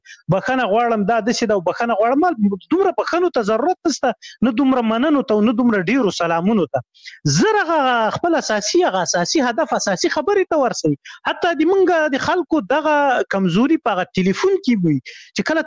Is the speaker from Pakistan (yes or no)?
yes; Khyber Pakhtunkhwa, Pakistan; زه په غو کې لوی سویم